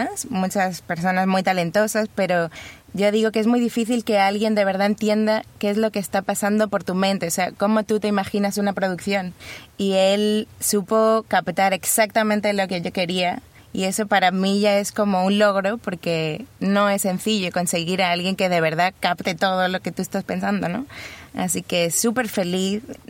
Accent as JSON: {"language": "Spanish", "town": "Cambrils", "region": "Catalonia", "country": "Spain", "tie": "born or raised there", "said": "yo crecí en Cataluña, o sea, crecí cerca de Barcelona, 1 hora y media, se llama Cambrils, mi pueblo. Una de mis pueblos."}